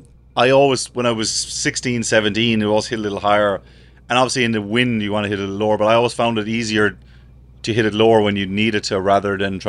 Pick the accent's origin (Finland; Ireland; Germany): Ireland; now in United States; You're so naive growing up in Ireland. I'd never seen grass go dormant.